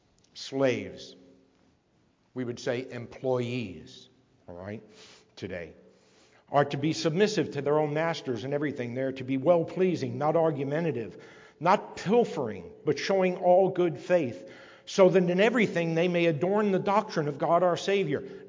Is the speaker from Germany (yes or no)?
no; New York City, New York, United States; now in Grand Rapids, United States; I was shocked when I first came to Grand Rapids, because of course you come into Jerusalem, right? I'm coming from Sin City, New York, coming to Jerusalem, Grand Rapids, church on every corner.